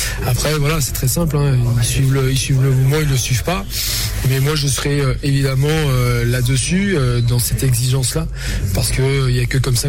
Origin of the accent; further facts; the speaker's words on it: Niort, Nouvelle-Aquitaine, France; Oui, pour moi, je suis Niortais, je suis né à Niort.